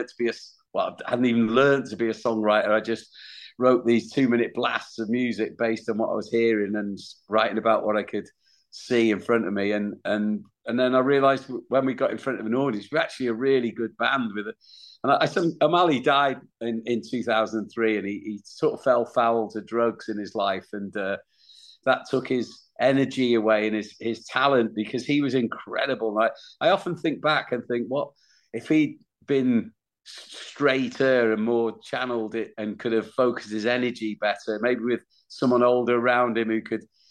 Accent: Wales, United Kingdom; We're from Wales.

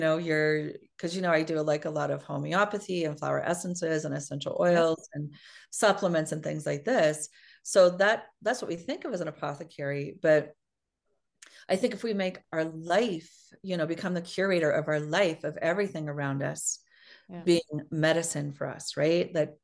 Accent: Iowa, United States; I grew up in Iowa, which ironically was a food desert, right?

